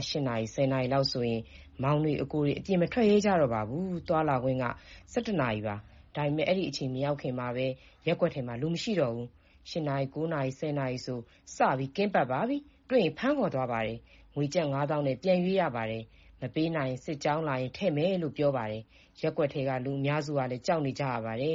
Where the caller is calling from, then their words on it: Yangon, Yangon Region, Myanmar; ကျမကရန်ကုန်ကပါ